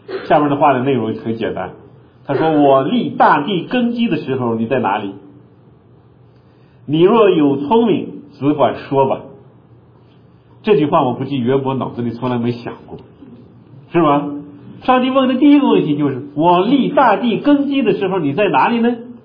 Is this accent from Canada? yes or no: yes; Canada; 我们今天说下雪呢，我们加拿大人被下雪